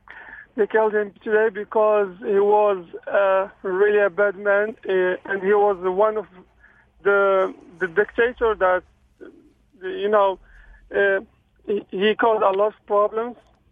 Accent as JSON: {"language": "English", "country": "Morocco", "said": "I am from Morocco"}